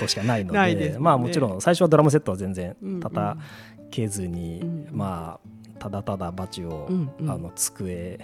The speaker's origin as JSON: {"language": "Japanese", "region": "Shizuoka", "country": "Japan", "said": "でまあ僕は静岡出身なんですが"}